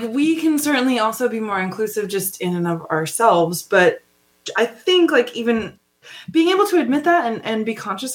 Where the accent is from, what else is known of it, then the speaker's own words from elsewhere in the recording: Montana, United States; I grew up in Montana. It's like 98.9% white.